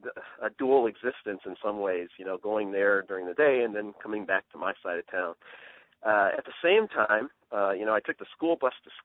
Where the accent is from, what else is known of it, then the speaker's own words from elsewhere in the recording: Rockford, Illinois, United States; Yeah, I'm from Rockford, Illinois, you know, about 90 miles northwest of Chicago, and I grew up in that period where, you know, the school desegregation was sort of the major issue on the table.